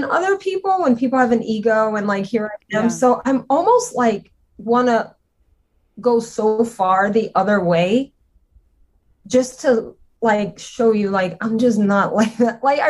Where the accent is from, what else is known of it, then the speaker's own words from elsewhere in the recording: Louisiana, United States; I'm not, but I'm probably equal as I'm Cajun and I'm from Louisiana.